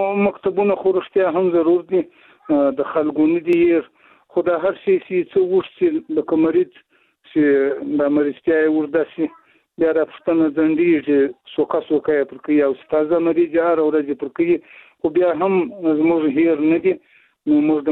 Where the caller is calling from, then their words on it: Zabul, Afghanistan; د زابل ولایت د شاجیل ولسوالۍ څخه ستاسو سره په اړیکه کې یم